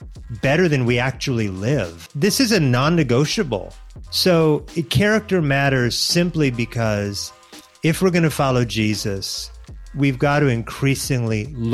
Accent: Oregon, United States; also born or lived in Hawaii; I was born in Hawaii. I hail from the great state of Oregon.

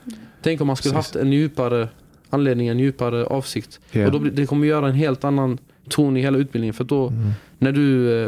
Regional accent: Växjö, Kronoberg County, Sweden; som jag är som sagt född och uppvuxen i Växjö då

